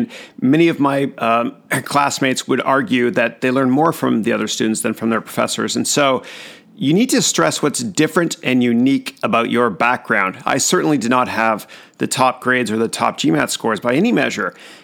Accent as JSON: {"language": "English", "town": "Toronto", "region": "Ontario", "country": "Canada", "said": "And so what I did was, I'm originally from Toronto"}